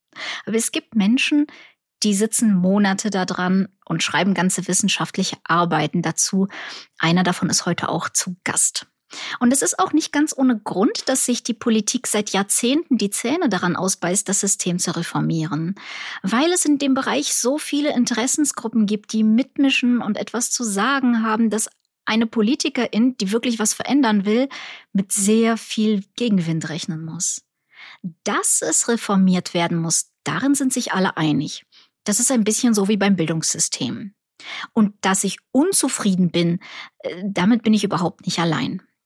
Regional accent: Ukraine; Und ich komme aus der Ukraine, ich habe auch wirklich schlechte Gesundheitssysteme gesehen.

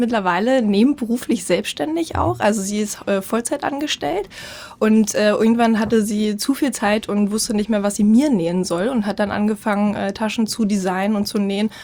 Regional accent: East Germany, Germany; ich komme aus dem Osten halt, Mama ist mit 24 damals schwanger gewesen, Wendekind bin ich halt, 89.

